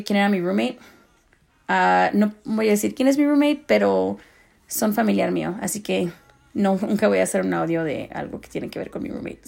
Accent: Los Angeles, California, United States; yo soy de Los Ángeles, ya nací en Los Ángeles y de chiquita, o sea, cuando estaba chica en Los Ángeles no hablaba español

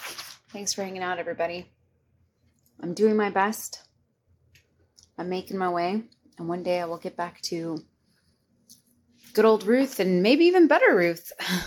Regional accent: the South, United States; I'm from the South and it's a big thing here.

